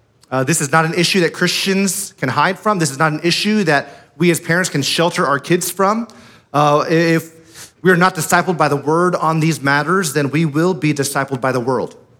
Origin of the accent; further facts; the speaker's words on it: Sacramento, California, United States; Indeed, I'm from Sacramento. Can anything good come from Sacramento?